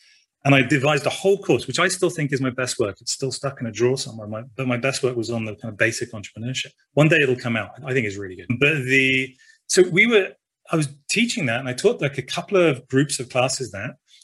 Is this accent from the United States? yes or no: no; United Kingdom; I'm a Brit